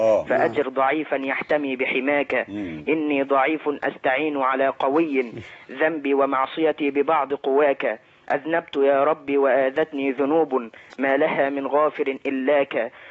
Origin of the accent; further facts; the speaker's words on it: Cairo, Cairo Governorate, Egypt; من القاهرة.